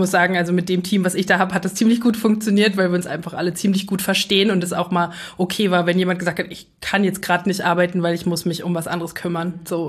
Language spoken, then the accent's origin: German; Braunschweig, Lower Saxony, Germany; born there; ich bin in Braunschweig geboren und bin dann nach dem Abitur nach Frankfurt-Oder gegangen, was für mich erstmal so ein kleiner Schock war, habe mich dann da doch aber sehr wohl gefühlt. Habe ein Semester in Spanien studiert und danach in Berlin mein Jurastudium beendet.